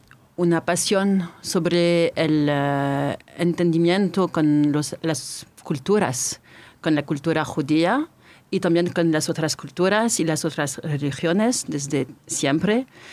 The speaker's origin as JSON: {"language": "Spanish", "town": "Versailles", "region": "Île-de-France", "country": "France", "tie": "born there", "also_born_or_lived": "Israel / Mexico", "second_language": "Spanish", "said": "Nací en Francia, en Versailles. Y soy de Francia. Incluso si viví también en Israel, en México, en diferentes países."}